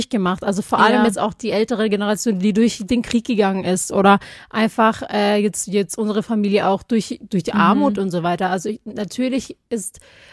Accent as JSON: {"language": "German", "region": "Baden-Württemberg", "country": "Germany", "said": "Als Schwabe"}